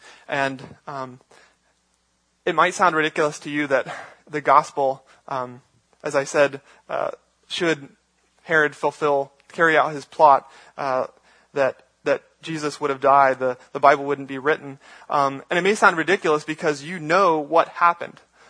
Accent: Snellville, Georgia, United States; born there; So when I say I was born in Snellville, Georgia, that says something to you.

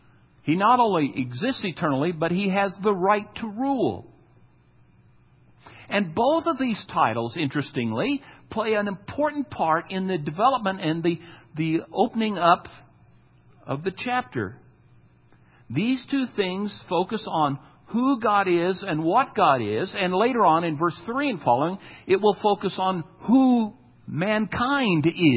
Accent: Midwest, United States; Growing up in the Midwest, sometimes some rivers would overflow the banks and we would say the river is swollen.

